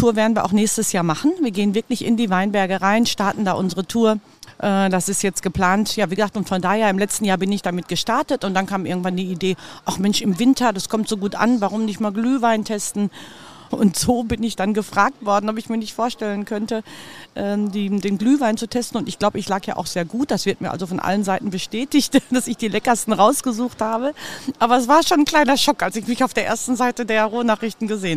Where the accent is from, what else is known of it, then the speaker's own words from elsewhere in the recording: Hamm, North Rhine-Westphalia, Germany; Ich komme aus einer Weinfamilie. Bei uns zu Hause gab es kein Bier. Ich komme aus Hamm und meine Eltern waren immer an der Mosel